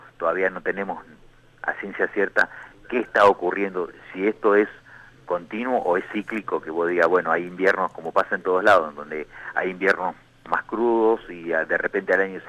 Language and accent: Spanish; Argentina; somos muchos los argentinos que resguardamos la soberanía del continente blanco.